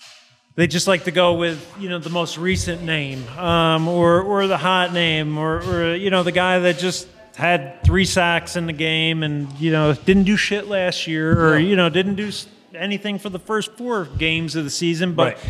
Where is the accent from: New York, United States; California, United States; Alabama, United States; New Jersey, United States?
New Jersey, United States; because growing up in Jersey, it's more of an NFL.